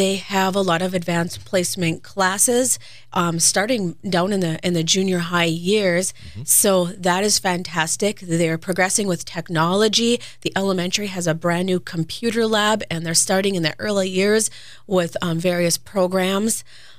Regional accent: Ishpeming, Michigan, United States; I'm originally from the Ishpeming area. I grew up in the township

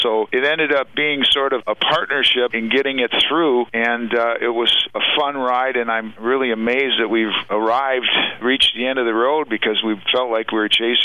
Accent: Owosso, Michigan, United States; I grew up in Owosso, and when we would come to the UP for vacation

